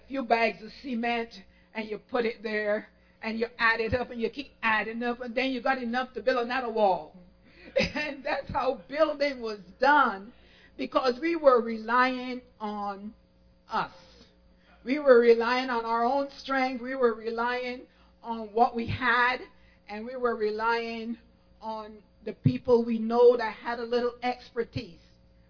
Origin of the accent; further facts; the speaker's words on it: Barbados; when I was growing up in Barbados, everybody wanted to get rid of their wooden homes